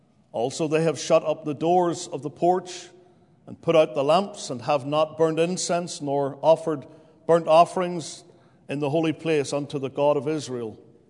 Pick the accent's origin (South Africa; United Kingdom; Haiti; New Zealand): United Kingdom; Northern Ireland; now in Pennsylvania, United States; I've lived in Pennsylvania for 18 years, but I'm finding it really difficult to lose that accent that I was born with. So if you don't recognize it, I'm from the other side of the pond in the United Kingdom, a little country known as Northern Ireland